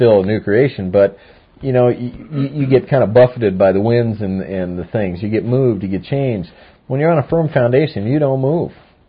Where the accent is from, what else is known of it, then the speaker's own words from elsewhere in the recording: Littleton, United States; The house I grew up in Littleton, old farmhouse built in 1889. And, I spent, 10 or 12 years there, 10 years maybe. That was where I was born and raised.